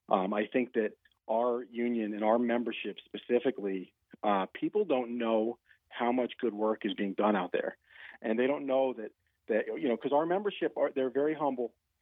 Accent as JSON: {"language": "English", "country": "United States", "tie": "born or raised there", "said": "Yeah, well, I grew up in Sullivan County, which is a rural county, and the state police cover much of the county."}